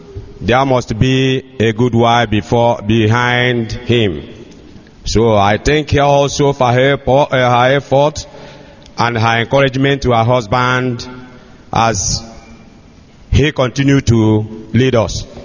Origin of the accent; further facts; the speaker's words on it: Umuchu, Anambra, Nigeria; I came from Ozara Akukwa, Umuchu, in Aguata local government area of Anambra State, Biafra.